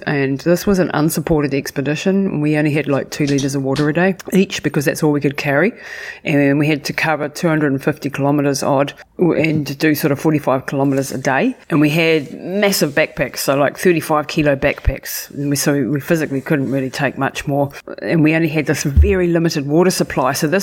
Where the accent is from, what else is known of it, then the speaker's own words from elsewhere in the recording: New Zealand; I grew up really outdoorsy in New Zealand in the 1970s